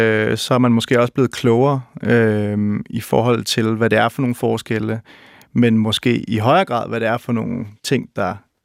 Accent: Roskilde, Zealand, Denmark; på det tidspunkt i Roskilde, hvor jeg voksede op i 70'erne og 80'erne

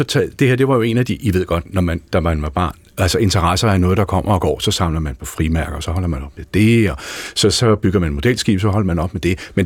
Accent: Holbæk, Zealand, Denmark; Jeg kommer fra Holbæk.

